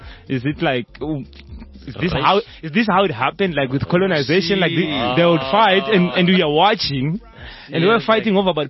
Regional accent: Zimbabwe; I'm from Zimbabwe

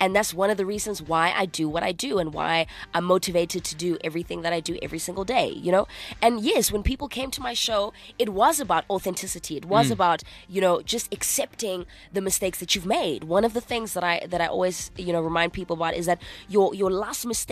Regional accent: Manchester, North West England, United Kingdom; I grew up in Manchester for a very long time.

